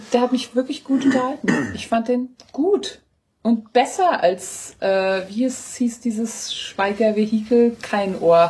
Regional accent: Frankfurt, Hesse, Germany; als Frankfurter hat man das Gefühl, der Film drückt eine deutschlandweit sehr unkonventionelle Haltung gegenüber Frankfurt aus, nämlich ich finde Frankfurt super

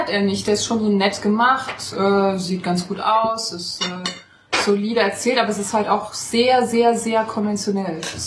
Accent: Bavaria, Germany; Wir kommen aber aus dem Polizeistaat Bayern.

